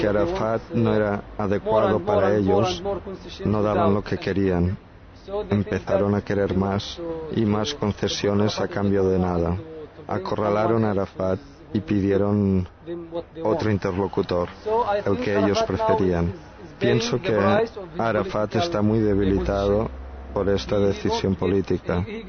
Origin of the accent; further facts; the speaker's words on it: Palestine; soy de Palestina, vengo del campo de Muslim, Matza